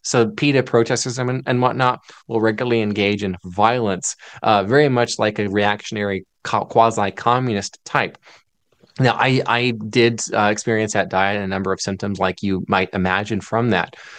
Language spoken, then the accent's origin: English; Ohio, United States; And I'm from Ohio, and we have so many lost and forgotten little markers